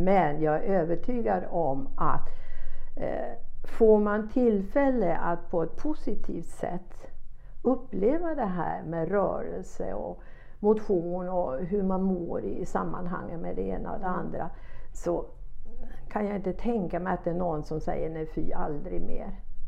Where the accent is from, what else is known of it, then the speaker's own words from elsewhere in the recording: Småland, Sweden; eftersom jag är smålänning och lite envis av mig